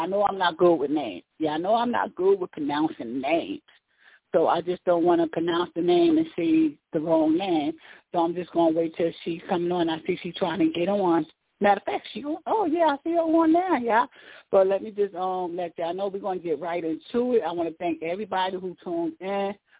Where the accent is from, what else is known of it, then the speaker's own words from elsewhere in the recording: New Jersey, United States; Like I said, I'm born and raised in North New Jersey.